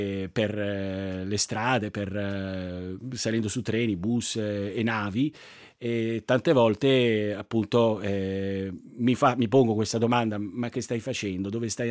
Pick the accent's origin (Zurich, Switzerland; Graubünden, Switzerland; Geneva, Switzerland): Zurich, Switzerland; born there; Io per esempio sono nato a Zurigo, il svizzero tedesco non l'ho mai parlato, almeno sì, lo capisco per le scuole elementari. In Ticino non parlo il dialetto, almeno lo parlo poco, cerco di parlarlo